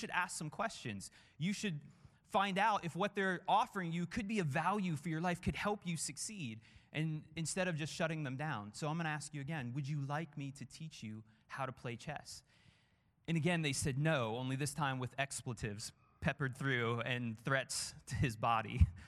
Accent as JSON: {"language": "English", "country": "Ireland", "said": "I am Irish, actually. Believe it or not, I am half Irish, half Arabic."}